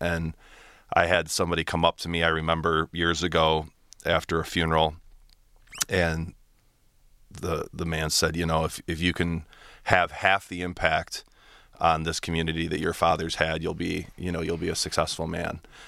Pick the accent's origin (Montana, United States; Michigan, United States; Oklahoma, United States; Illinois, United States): Michigan, United States; Birmingham; So I grew up in the Birmingham-Bloomfield area, and I went to the same school that my mom and my dad attended, which was Holy Name, and my sister went there as well.